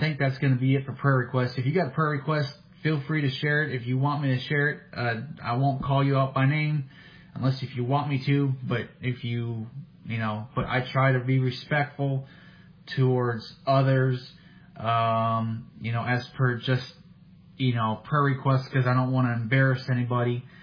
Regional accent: Minnesota, United States; born or raised there

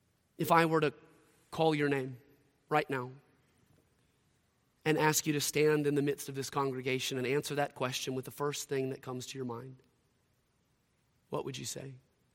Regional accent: Mississippi, United States; I'm an American. Even better, I'm a Southerner. Best still, I'm a Mississippian. That's who I am.

